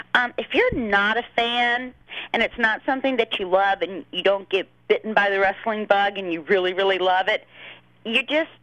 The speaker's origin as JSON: {"language": "English", "region": "the South", "country": "United States", "accent": "southern", "said": "My southern accent was really bad."}